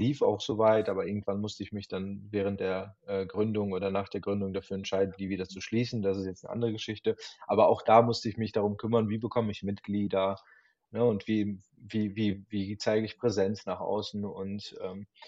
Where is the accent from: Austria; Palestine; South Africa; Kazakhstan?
Kazakhstan; born there; German is a second language; oder ich komme ja gebürtig aus Kasachstan